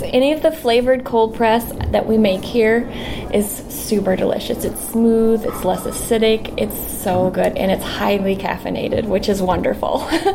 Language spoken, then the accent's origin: English; Britt, Iowa, United States; now in Gilbert, United States; I'm from originally from Britt, Iowa, but we've lived here in Gilbert, Iowa for 22 years now, I think.